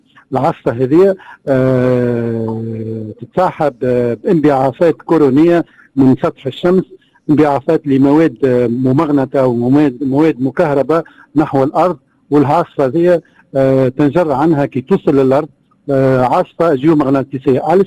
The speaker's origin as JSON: {"language": "Arabic", "country": "Algeria", "said": "وشفناه لنا عندنا في الجزائر، في المغرب، في ليبيا،"}